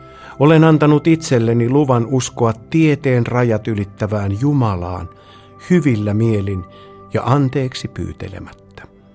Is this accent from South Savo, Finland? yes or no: yes; Mikkeli, South Savo, Finland; olen Mikkelistä.